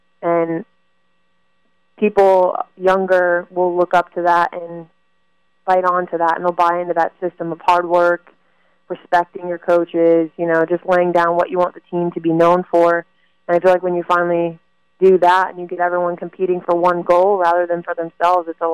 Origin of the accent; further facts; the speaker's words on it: Florida, United States; it was nice to have a team in Florida because I'm from Florida. My family's from Florida.